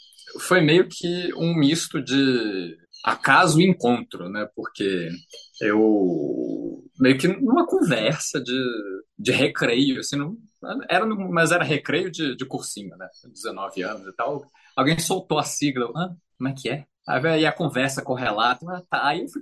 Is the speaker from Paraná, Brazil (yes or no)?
no; Brasília, Federal District, Brazil; E eu sou de Brasília, 39 anos.